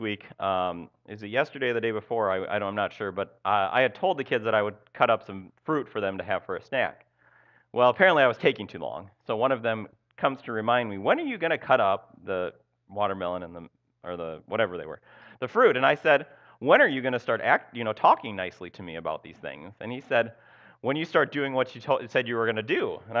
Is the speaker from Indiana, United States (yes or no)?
no; Minnesota, United States; Minnesota, where I'm from, even just saying Minnesota, you know I'm from Minnesota. But Minnesota is just even worse, just trust me.